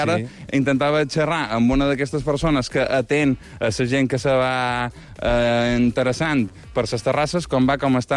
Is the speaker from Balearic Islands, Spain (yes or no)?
yes; Palma, Balearic Islands, Spain; i a més és que jo som de Palma